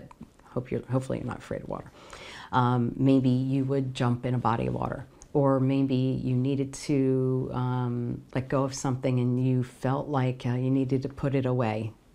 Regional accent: East Coast, United States; And B, because I'm from the East Coast, but I started doing this stuff when I was on the West Coast where it was warm on Christmas

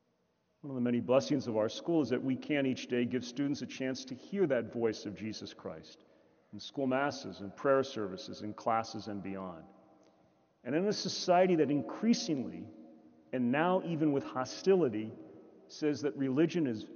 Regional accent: San Francisco, California, United States; I read recently that in my hometown of San Francisco, that 44 public schools will have name changes.

